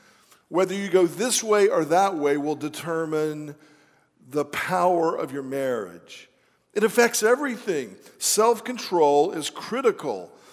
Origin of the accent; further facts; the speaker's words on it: North Carolina, United States; But when I was a little boy growing up in North Carolina, my pastor used to use this illustration